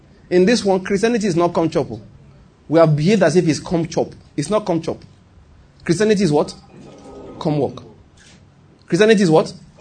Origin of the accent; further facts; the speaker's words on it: Nigeria; But I'm not an American. I'm a Nigerian. And my ability to prophesy is tied to where I am right now.